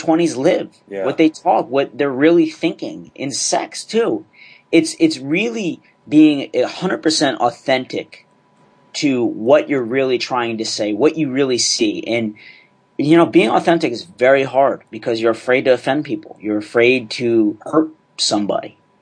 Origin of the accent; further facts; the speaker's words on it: Asbury Park, New Jersey, United States; Yeah, on the outskirts of Asbury Park, good old Asbury.